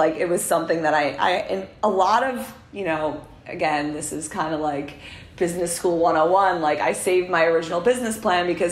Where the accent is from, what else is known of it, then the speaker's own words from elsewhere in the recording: New York, United States; I'm going to bring rum distilling back to my hometown of New York.